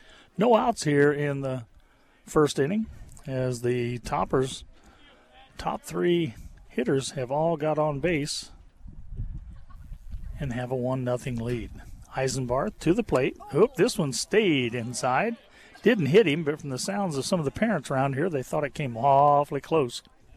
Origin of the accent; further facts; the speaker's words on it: Illinois, United States; we had one in my hometown where they always said the front porch was in Macoupin County and the rest of the house was in Jersey County.